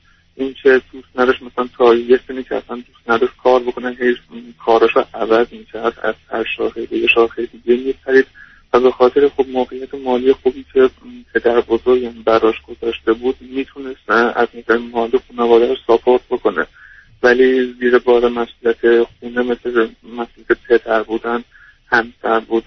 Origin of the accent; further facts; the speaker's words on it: Iran; من یکی از شهر کوچیک ایران بودیم از شهر خودم اومدم بیرون رفتم توی یکی از کلان شهرهای ایران